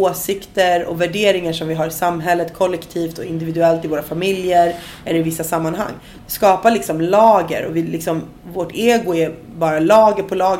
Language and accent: Swedish; Sweden; Jag är svensk och jag har latinamerikansk påbrå